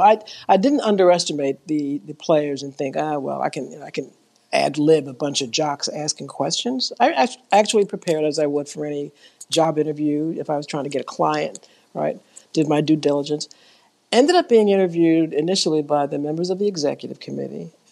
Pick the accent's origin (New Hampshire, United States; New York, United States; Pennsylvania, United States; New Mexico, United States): New York, United States; I grew up in New York, in the South Bronx, in the projects, and I have two older brothers